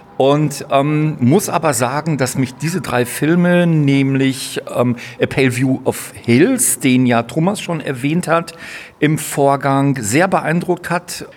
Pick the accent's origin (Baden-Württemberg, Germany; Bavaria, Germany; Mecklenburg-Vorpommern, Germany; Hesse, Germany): Hesse, Germany; Kassel; Ich komme aus Kassel vom Randfilm oder besser dem Randfilmfest.